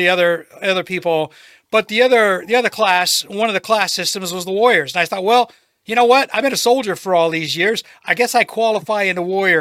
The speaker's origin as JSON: {"language": "English", "country": "Ireland", "said": "And things didn't go well because I'm Irish."}